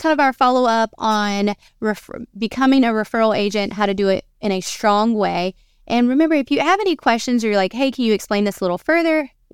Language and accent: English; Georgia, United States; But I'm from Georgia, you know?